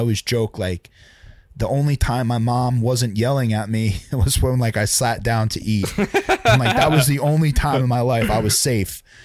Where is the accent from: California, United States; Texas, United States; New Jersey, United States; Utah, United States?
New Jersey, United States; Laurence Harbor; I'm from Lawrence Harbor, bro. Like, I'm from Lawrence Harbor. I grew up in a bungalow in a fucking swamp, right?